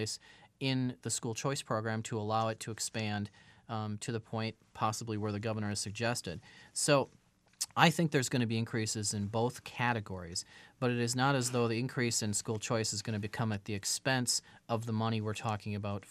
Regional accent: Abbotsford, British Columbia, Canada; I'm very proud of my hometown and very proud of my school that I graduated from

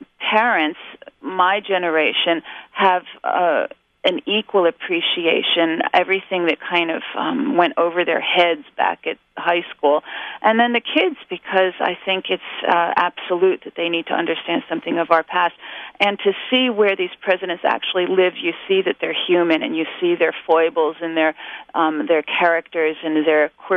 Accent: New York, United States; at least as a New Yorker, is off our radar

